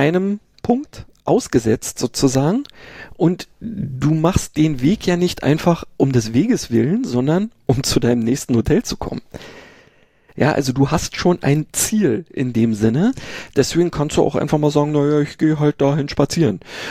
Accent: Berlin, Germany; ich bin ja in Berlin geboren und aufgewachsen

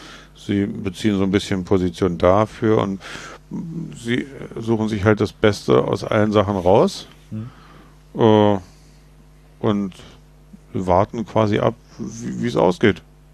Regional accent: Germany; So wie du sagst, wir als Deutsche haben ja schon kaum einen Einfluss darauf, was Putin oder was die Chinesen machen.

